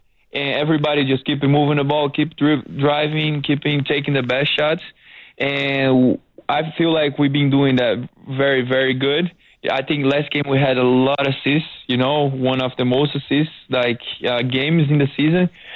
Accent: Brazil; my hometown is Brazil, so I got to be in the flight for almost 20 hours.

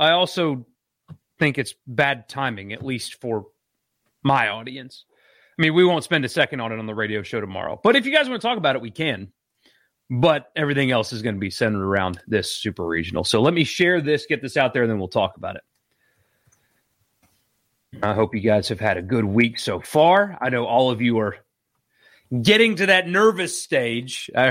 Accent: East Coast, United States; I did learn today, by the way, that because I grew up on the East Coast, it's weird for people here when I say more at 11

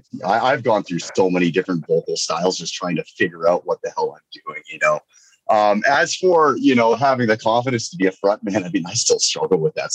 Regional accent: British Columbia, Canada; I grew up in Northern BC, man. We didn't have much.

